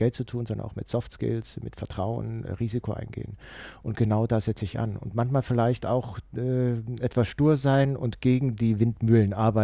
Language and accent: German; Bavaria, Germany; da hilft natürlich eine bayerische, und ich habe noch österreichische Roots, durchaus. Ich sage immer, ich komme aus dem Allgäu